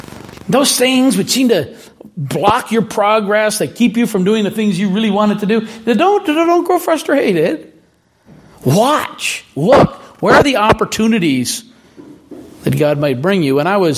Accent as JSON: {"language": "English", "country": "Canada", "said": "I'm a Canadian in Africa, and I break my arm ice skating."}